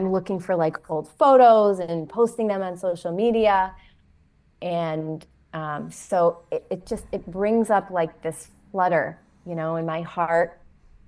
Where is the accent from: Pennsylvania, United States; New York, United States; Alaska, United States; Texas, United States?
New York, United States; also born or lived in Florida; my family is in New York. I grew up in New York, so I do frequent New York quite a bit because, you know, I love my family and we're close.